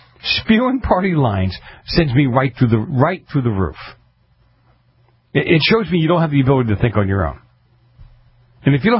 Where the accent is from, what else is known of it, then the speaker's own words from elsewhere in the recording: Boston, Massachusetts, United States; when I grew up in Boston, I grew up in a section that, as I said earlier, very, very heavy mafia influence.